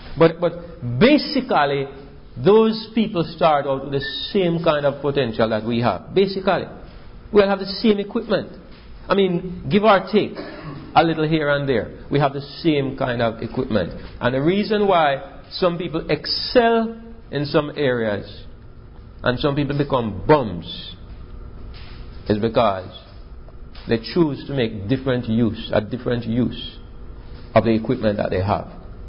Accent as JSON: {"language": "English", "country": "Jamaica", "said": "I look at the fact that I am from Jamaica. Most of us here are from the United States."}